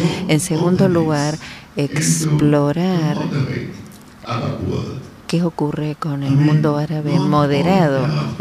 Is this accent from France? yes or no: yes; France; Y yo vengo de Francia, así que puedo decirle unas cuantas cosas sobre el terrorismo más tarde